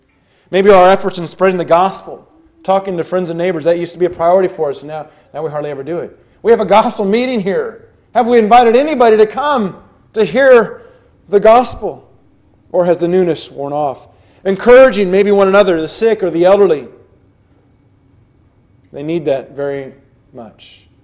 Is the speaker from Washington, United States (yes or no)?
yes; Washington, United States; now in Kentucky, United States; Before Kentucky, I came from Washington State, which is a very liberal state.